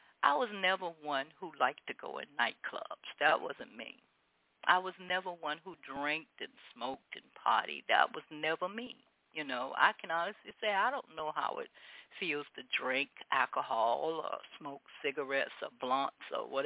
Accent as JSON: {"language": "English", "town": "Opa-locka", "region": "Florida", "country": "United States", "tie": "born or raised there", "said": "I grew up in Opa-locka, Florida, right there in Miami, the heart of Miami, Florida."}